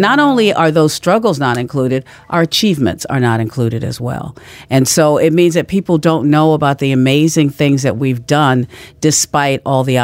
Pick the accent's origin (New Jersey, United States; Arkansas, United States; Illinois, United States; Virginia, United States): Virginia, United States; You know, I grew up in Virginia where the national song